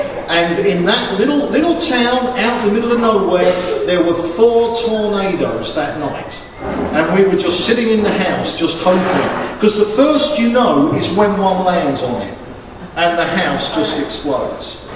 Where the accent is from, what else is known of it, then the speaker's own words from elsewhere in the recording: England, United Kingdom; now in United States; because I'm an Englishman in America, I'm just going to assume on the assumption that Americans are ignorant about everything.